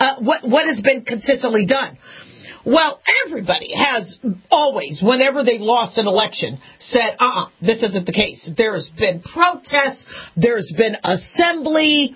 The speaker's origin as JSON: {"language": "English", "country": "United States", "said": "You could love him, you could hate him, but, you know, I'm an American first."}